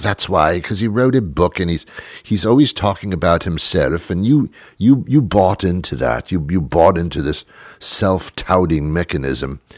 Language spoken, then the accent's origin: English; England, United Kingdom; And I can say that because I'm British. That's a phrase that we use in England all the time